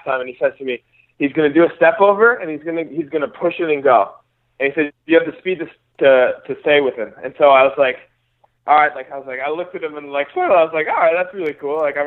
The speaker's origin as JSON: {"language": "English", "region": "New York", "country": "United States", "tie": "born or raised there", "said": "For sure. Yeah, I was, growing up, I grew up in New York."}